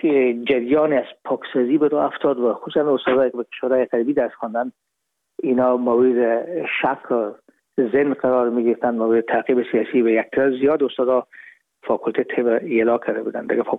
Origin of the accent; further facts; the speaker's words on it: Herat, Afghanistan; moved away as an adult; now in Hamburg, Germany; رفتیم از کابل به هرات و پیش که فاکولته رو پایان برسانیم یا دیپلم بگیریم از هرات از طریق زمینی داخل مرز ایران شدیم